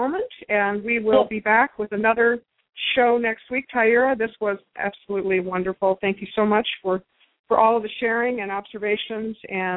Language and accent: English; United States; as I am a very proud American, But I do feel like a responsible American